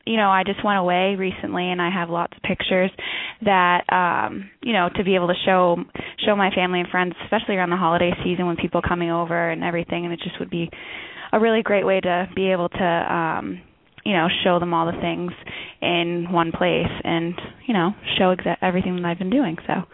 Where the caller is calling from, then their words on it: Medford, United States; I'm calling from Medford.